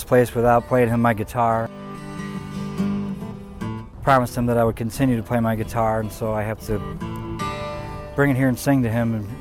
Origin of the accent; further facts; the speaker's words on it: Rossford, Ohio, United States; And we're from Rossford, Ohio.